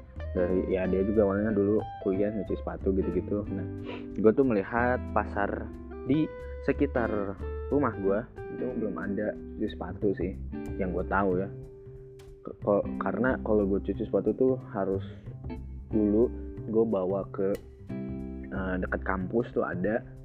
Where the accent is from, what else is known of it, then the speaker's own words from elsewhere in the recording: Bandung, West Java, Indonesia; also born or lived in Banjarnegara; Ya gue lahir di Banjarnegara dan sekarang gue besarnya di Bandung ya. Dulu orang tua gue pindah ke Bandung pas ya beberapa bulan atau setahun setelah gue lahiran.